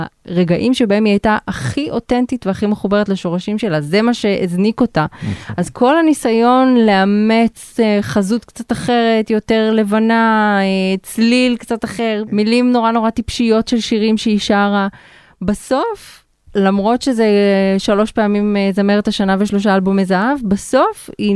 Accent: Central District, Israel; אני ילדה שגדלתי בשעריים, שכונה של תימנים

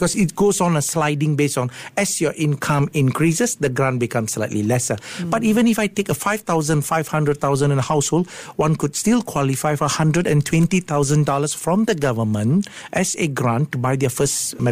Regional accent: Singapore; You see, we grew up as Singaporean, as I said, 91% of home ownership.

